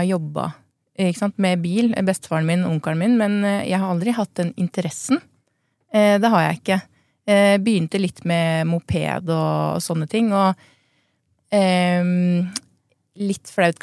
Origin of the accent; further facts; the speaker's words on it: Porsgrunn, Telemark, Norway; Og så inspirerte det meg til å kanskje starte noe eget hjemme I Porsgrunn, en liten bilutstilling der.